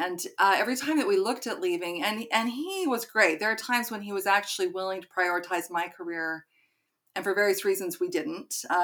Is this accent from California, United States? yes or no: yes; California, United States; moved away as an adult; also born or lived in Utah; now in Massachusetts, United States; I grew up in California and Utah, came out to Massachusetts when I was 18, attended Wellesley College